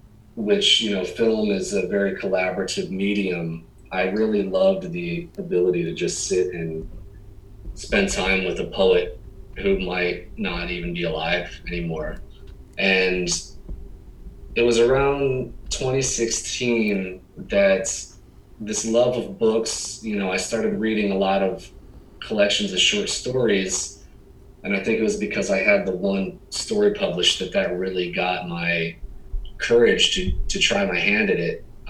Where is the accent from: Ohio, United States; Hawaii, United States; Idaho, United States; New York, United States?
Ohio, United States; Toledo; I remember growing up in Toledo, Ohio, seeing this place, the Collingwood Arts Center.